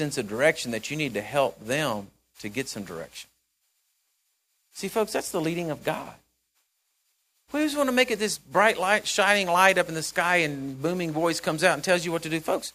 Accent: Texas, United States; And I said, "I'm from Texas, and we don't talk to people like that down here."

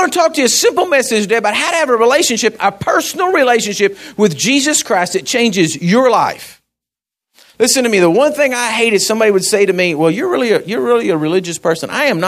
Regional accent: Texas, United States; So around here, I believe that we have difficulties in having relationships because we're all from Texas and we're all the Lone Star State

